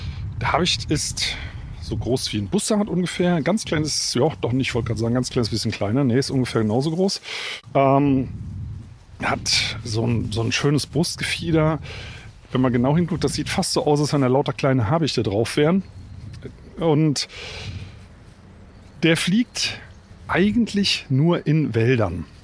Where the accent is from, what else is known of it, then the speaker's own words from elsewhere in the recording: Germany; Zumindest bei uns in der Eifel nicht.